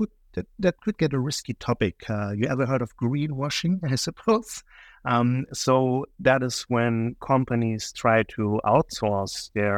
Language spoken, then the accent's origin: English; Germany; accent: German; And as you probably get from my accent, I'm from Germany